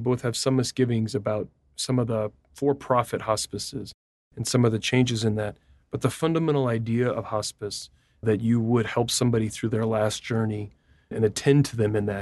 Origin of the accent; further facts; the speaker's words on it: Amarillo, Texas, United States; I told you I'm from Amarillo.